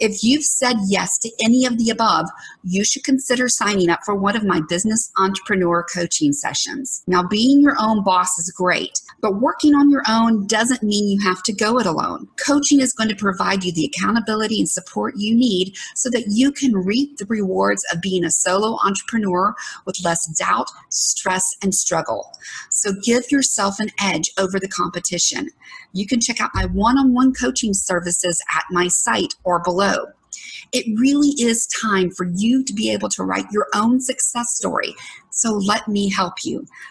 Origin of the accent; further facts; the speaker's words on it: Alabama, United States; accent: southern; Devin comes from Alabama and very close to my hometown, so my southern accent's really strong today.